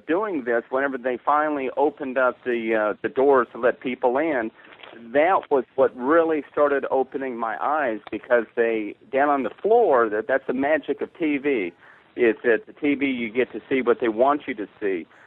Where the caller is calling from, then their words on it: Tulsa, Oklahoma, United States; Okay, well, I'm calling from Tulsa, Oklahoma.